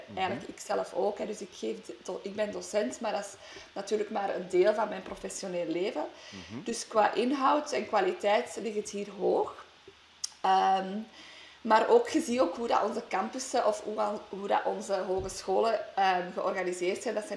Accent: Flanders, Belgium; accent: Flemish; Dus ben ik volledig, toch mijn Vlaams helemaal terug met het nodige accent. Ja. Maar dat is gewoon, dus als kind opgroeiend heb ik Engels buiten het huis heel vaak gebruikt. Of voornamelijk. En thuis praten wij dan wel Nederlands.

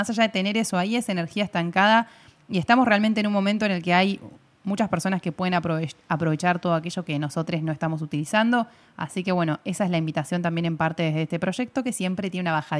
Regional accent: Argentina; yo vengo de una región de Argentina donde el trueque en algunos aspectos sigue sucediendo.

